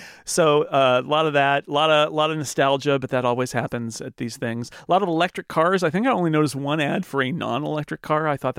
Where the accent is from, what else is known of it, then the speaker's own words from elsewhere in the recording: United States; So I, as an American sports fan, to have Arsenal, which is a red and white team, say, yes, but sometimes we wear yellow and other times we wear blue.